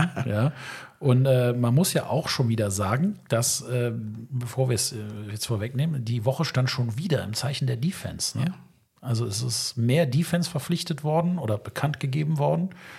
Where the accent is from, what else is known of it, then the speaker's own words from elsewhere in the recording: United States; Aber ich bin halt Amerikaner und ich stehe zu meinem Land